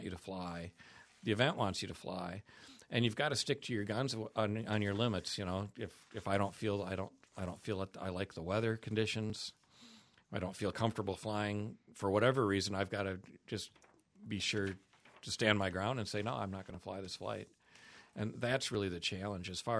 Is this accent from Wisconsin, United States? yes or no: yes; Wausau, Wisconsin, United States; It's great to fly Wausau just because I'm from Wausau, so I know so many people.